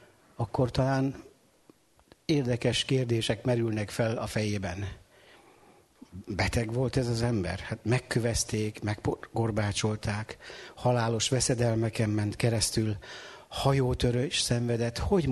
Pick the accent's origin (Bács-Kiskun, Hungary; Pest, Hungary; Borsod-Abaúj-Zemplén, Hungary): Borsod-Abaúj-Zemplén, Hungary; Sajószentpéter; born there; Sajó-Szentpéteri körzetben ő 11 gyülekezetet látogatott 16 éven keresztül. Én ott születtem